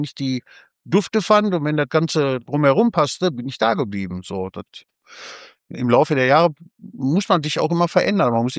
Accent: Duisburg, North Rhine-Westphalia, Germany; now in Voerde, Germany; Ich bin Ruhrpott-Kind, ja.

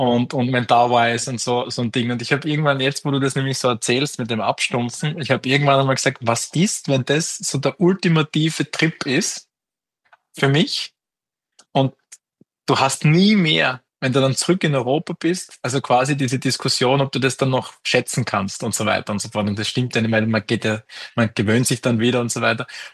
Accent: Graz, Styria, Austria; Und das Flusssurfen auch in Graz, wo ich her bin, da gibt's ja auch Flusswellen.

